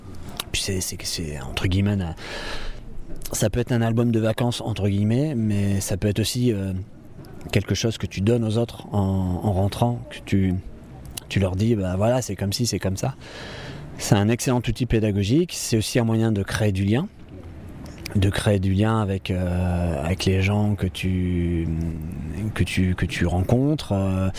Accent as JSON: {"language": "French", "region": "Hauts-de-France", "country": "France", "tie": "born or raised there", "said": "Le fait d'être natif du Nord, d'avoir passé mon enfance dans l'Artois, sur l'ancienne ligne de front de 14-18, donc quelque chose qui est complètement dévasté, monoculture, il n'y a pas d'arbres, il n'y a pas de cours d'eau, pas pollué, il n'y a pas de vie, quoi, il n'y a pas de biodiversité."}